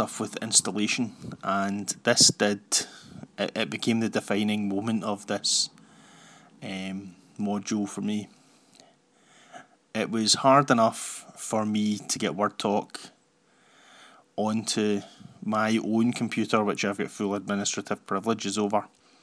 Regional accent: Scotland, United Kingdom; I used as a Scottish educator, we get to use the Scottish voices, Heather and Stuart

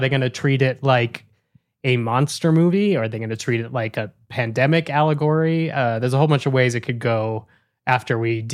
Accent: Denver, Colorado, United States; I'm from Denver. We still talk about the Gunnison crater.

